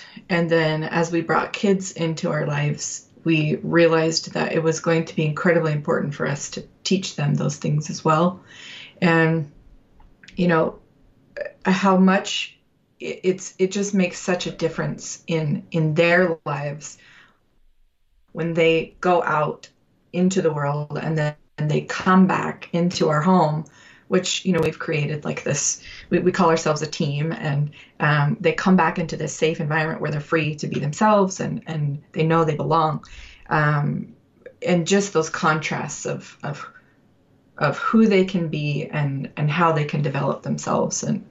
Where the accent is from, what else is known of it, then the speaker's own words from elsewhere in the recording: Utah, United States; Yeah, we're both from Utah.